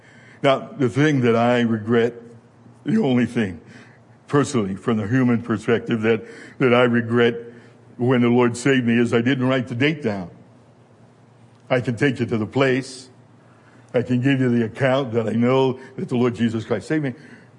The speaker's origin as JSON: {"language": "English", "region": "Pennsylvania", "country": "United States", "tie": "born or raised there", "said": "I was born in Pennsylvania, reared in Pennsylvania, raised as a Presbyterian"}